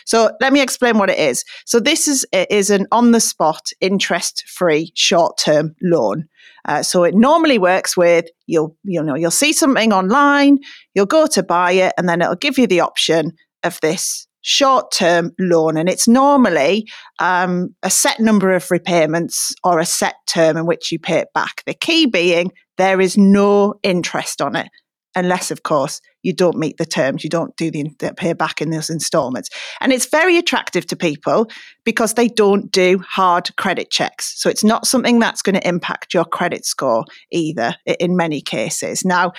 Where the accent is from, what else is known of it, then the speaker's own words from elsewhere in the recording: Middlesbrough, North East England, United Kingdom; given where I'm from Middlesbrough, see the harsher side of debt